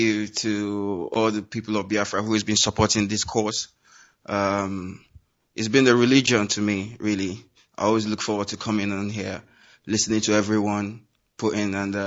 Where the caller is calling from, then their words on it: London, United Kingdom; I'm calling from West London.